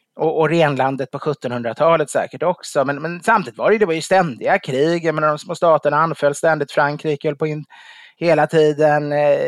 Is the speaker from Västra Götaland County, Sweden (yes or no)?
no; Stockholm, Stockholm County, Sweden; när jag växte, där jag växte upp ska jag säga. Även om det var en storhetstid. Så det var ju inte den musiken som vi lyssnade på i Stockholm riktigt ändå.